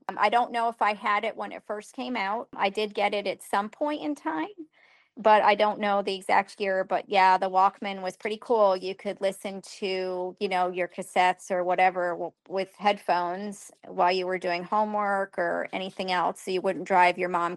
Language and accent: English; Connecticut, United States; and I was from Connecticut. I grew up in Connecticut, so it was everywhere on the news.